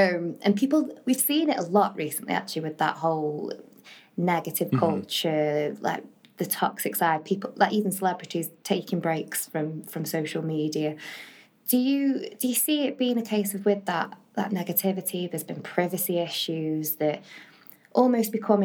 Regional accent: Stoke-on-Trent, West Midlands, United Kingdom; Come on, I'm from Stoke.

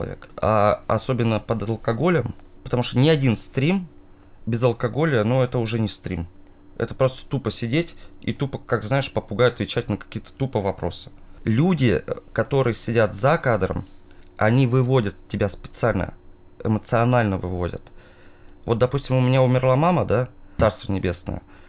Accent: Yaroslavl, Yaroslavl Oblast, Russia; Ну, сам я из Ярославля.

